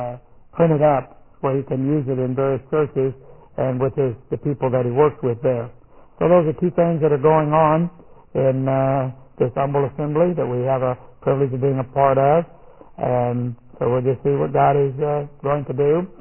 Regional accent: Texas, United States; not necessarily a coward, but I'm from Texas

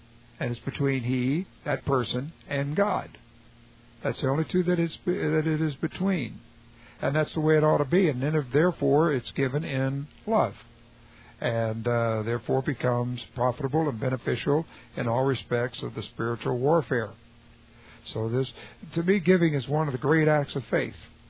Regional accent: Texas, United States; Of course I got boots and cowboy hats. I'm a Texan.

